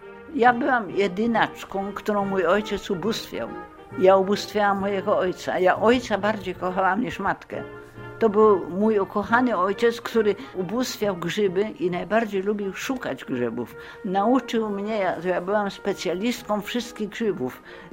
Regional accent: Argentina; nie, jestem z Argentyny

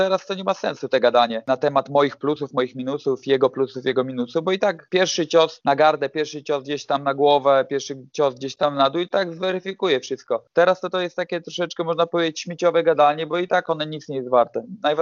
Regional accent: Białystok, Podlaskie Voivodeship, Poland; za Polaka z krwi i kości, białostoczanina

